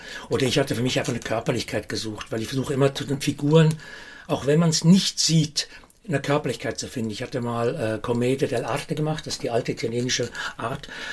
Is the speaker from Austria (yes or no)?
no; Aargau, Switzerland; Moment, ich bin kein Zürcher, ich komme aus dem Aargau, wie mache ich das jetzt?